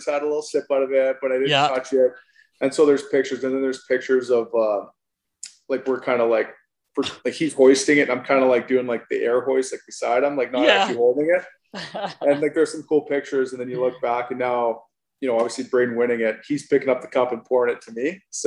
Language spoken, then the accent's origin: English; Canada; just being from Canada